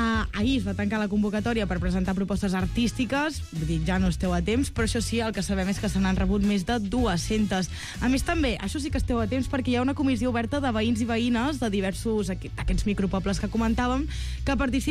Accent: Catalonia, Spain; clar, perquè soc de l'Empordà

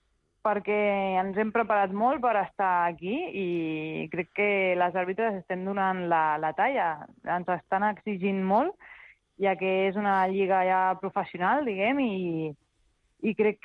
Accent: Catalonia, Spain; also born or lived in Argentina; de família argentina, jo vaig néixer allà, però vaig venir amb un mes de vida aquí. Per tant, sóc gairebé catalana.

